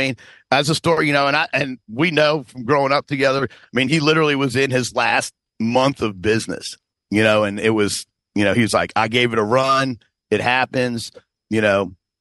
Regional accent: Washington, District of Columbia, United States; I came from Washington, D.C., and I met people down here that didn't even know where Washington, D.C. was

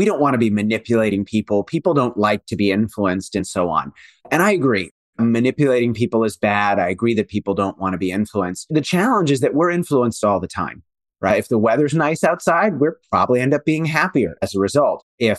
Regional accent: Washington, D.C. area, United States; I grew up in Washington, D.C., or I should say right outside of Washington, D.C. Was born in Washington, D.C., but grew up right side of Washington, D.C.

